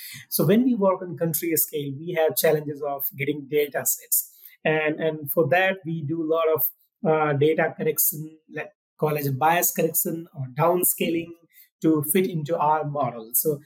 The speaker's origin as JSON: {"language": "English", "town": "Madhubani", "region": "Bihar", "country": "India", "tie": "born or raised there", "moved": "as an adult", "lives_now": "Mississippi, United States", "said": "I'm from a state called Bihar in India, and my hometown starts from M, Madhubani. And M to M, and now Mississippi, so it's a great journey for me."}